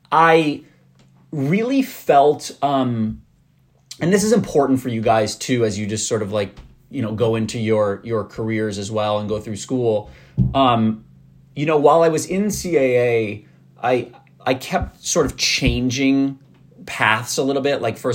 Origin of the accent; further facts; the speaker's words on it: Minnesota, United States; I'm from Minnesota, graduated from Indiana University